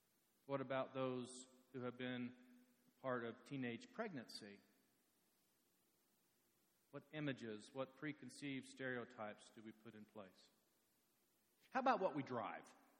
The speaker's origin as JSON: {"language": "English", "region": "Oklahoma", "country": "United States", "said": "I mean, you know, Okie, I'm from Oklahoma, and I know that coming west, that there has been a negative response with that word."}